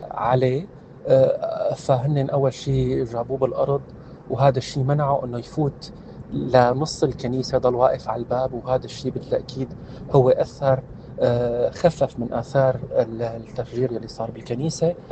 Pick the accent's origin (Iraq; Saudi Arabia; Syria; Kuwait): Syria; ممكن يصيبنا كسوريين، كمواطنين سوريين بهذا البلد